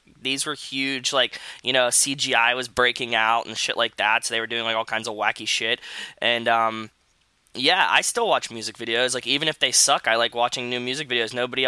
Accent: Pittsburgh, Pennsylvania, United States; I grew up in Pittsburgh, so she was a local star

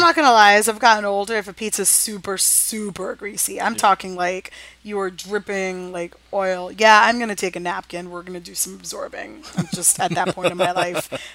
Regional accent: Astoria, New York, United States; I'm from Astoria, so cloudy with a chance of gyros.

